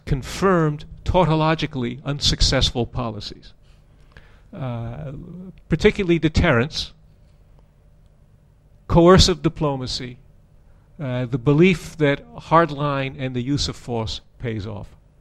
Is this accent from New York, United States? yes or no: yes; New York, United States; As an aside, I always define my nationality not as an American, but as a New Yorker.